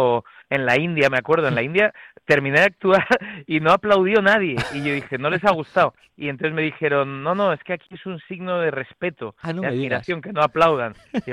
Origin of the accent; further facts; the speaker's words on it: Bilbao, Basque Country, Spain; also born or lived in Madrid; Yo, aunque haya nacido en Madrid, yo soy de Bilbao